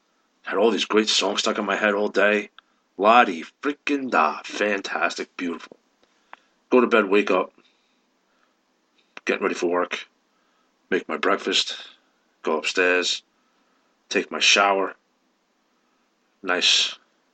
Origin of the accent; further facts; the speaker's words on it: New York, United States; I've been born and raised in New York. I've spent my entire life here.